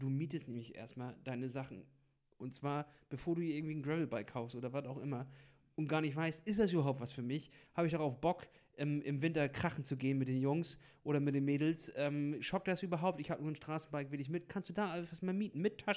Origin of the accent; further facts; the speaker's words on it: Kiel, Schleswig-Holstein, Germany; Du kriegst ja sonst, als Kieler, siehst du ja alles immer nur online.